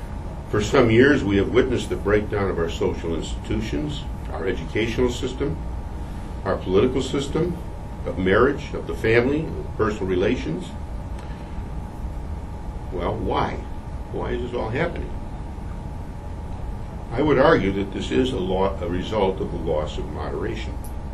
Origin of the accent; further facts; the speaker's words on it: Illinois, United States; but I'm from Illinois, where the governors really do make the license plates.